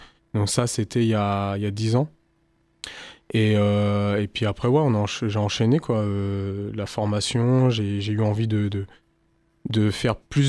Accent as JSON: {"language": "French", "town": "Tours", "region": "Centre-Val de Loire", "country": "France", "said": "danseur hip-hop, je suis de Tours à la base."}